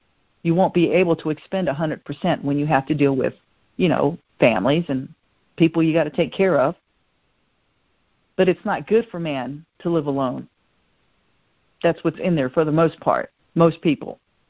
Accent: Memphis, Tennessee, United States; born there; I was born in Memphis. I was actually born in the hospital that he died in.

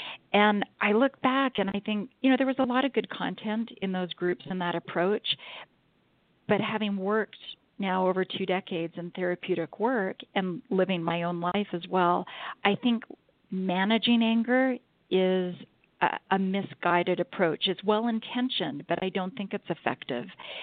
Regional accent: Canada; I'm from Canada. I was in Calgary, Alberta

